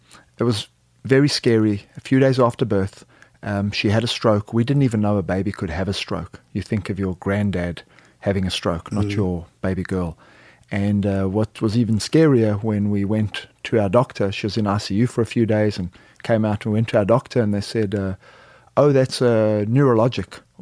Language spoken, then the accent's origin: English; South Africa; now in United States; I am originally a South African, played rugby, moved to the US to play rugby in Aspen, Colorado